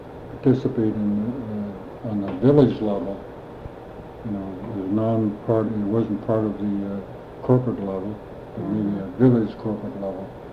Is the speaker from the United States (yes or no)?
yes; Metlakatla, Alaska, United States